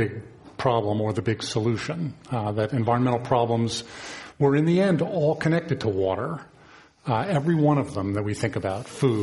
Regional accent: East Coast, United States; I grew up on the East Coast, but my dad was always drawn to Western rivers and spent an inordinate amount of time for an Easterner down in the Colorado River.

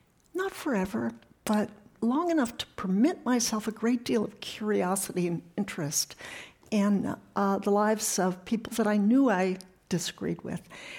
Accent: Berkeley, California, United States; hey, I'm from Berkeley, California, interested in the Tea Party

